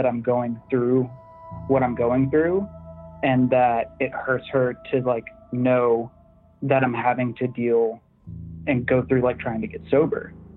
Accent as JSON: {"language": "English", "town": "Austin", "region": "Texas", "country": "United States", "said": "I'm from Austin, Texas."}